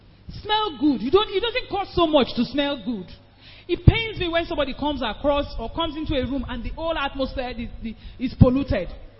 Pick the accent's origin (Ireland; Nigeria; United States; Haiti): Nigeria; Edo; I'm not an Igbo woman. I'm from Edo State.